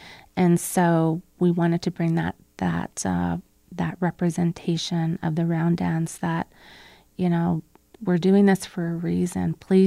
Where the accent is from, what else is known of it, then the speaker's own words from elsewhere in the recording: Alberta, Canada; I am from Alberta, and that's where the tar sands are.